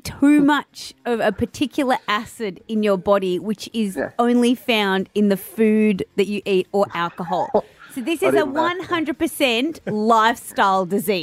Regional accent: England, United Kingdom; I grew up in England. So I went to Sandown Primary School

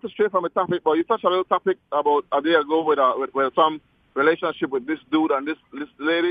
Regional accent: Belize; now in United States; I'm from the Caribbean. I'm from Belize, Central America, you know what I'm saying? And I grew up with 16 dogs, man

